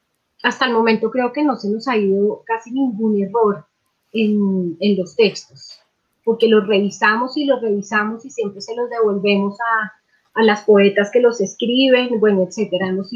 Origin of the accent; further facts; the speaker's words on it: Colombia; a pesar de que estamos, de que somos colombianas